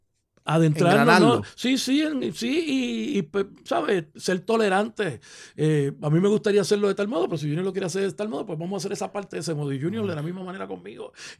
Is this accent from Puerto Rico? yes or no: yes; Puerto Rico; vamos a reírnos de cómo los puertorriqueños vivimos.